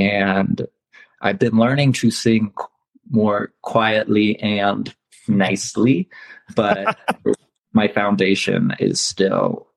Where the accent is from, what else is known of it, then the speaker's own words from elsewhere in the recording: Ohio, United States; I grew up in Ohio, but I say that with that didn't help me get exposed to folk music.